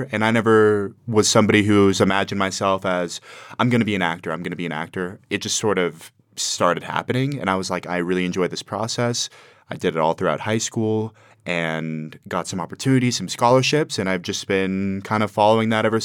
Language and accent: English; Colorado Springs, Colorado, United States; Myself, I grew up here in Colorado Springs